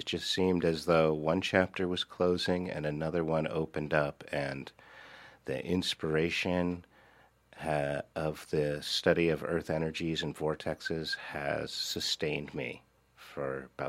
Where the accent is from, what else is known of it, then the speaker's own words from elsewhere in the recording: California, United States; moved away as an adult; now in Rogue Valley, United States; I grew up in the San Francisco Bay Area, North Bay and Marin County, and came up to the Rogue Valley about 25 years ago to live in the woods.